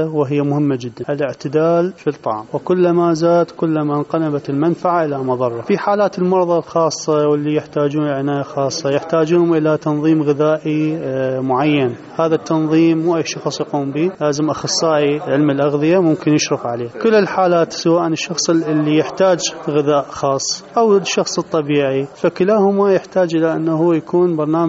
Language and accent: Arabic; Iraq